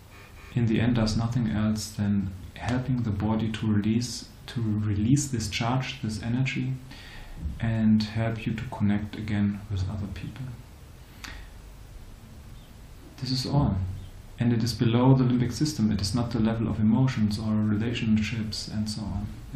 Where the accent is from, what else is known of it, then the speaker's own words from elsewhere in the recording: Dresden, Saxony, Germany; from Germany, Dresden, and I work there as a healer